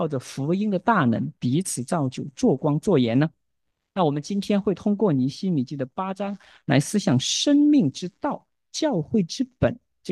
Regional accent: China; 我估计我们中国人传统的话，我不知道大家经历过没有。我小时候在农村长大哈

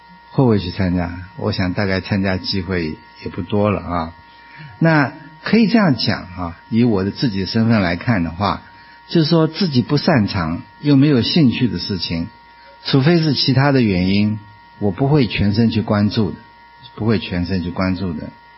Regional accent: Taiwan; moved away as an adult; now in United States; 我从台湾来美国读书快50年了哈，50年前来的，大概到今年9月我就是50年了。

